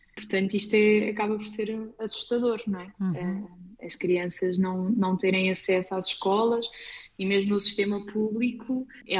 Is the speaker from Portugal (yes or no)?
yes; Lisbon, Portugal; also born or lived in Algarve; Eu já vivi, eu sou de Lisboa, mas também já vivi no Algarve.